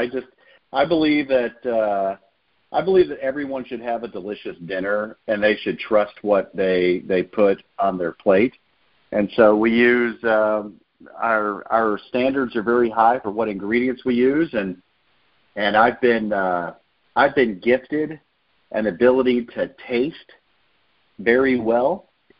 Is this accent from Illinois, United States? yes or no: yes; Chicago, Illinois, United States; I grew up in the Chicagoland area with a bunch of first and second generation Italians.